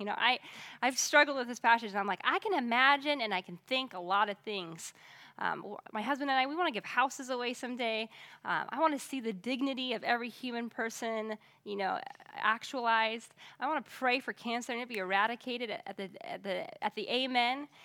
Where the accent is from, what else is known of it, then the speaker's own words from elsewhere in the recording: Alaska, United States; Or I had a friend up in Alaska. I grew up in Alaska